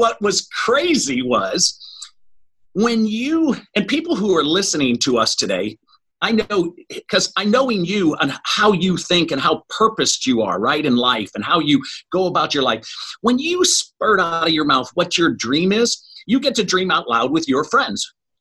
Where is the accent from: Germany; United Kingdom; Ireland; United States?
United States; Chicago, Illinois; and I grew up in Chicago, and so my dad was one of the pioneers of executive search.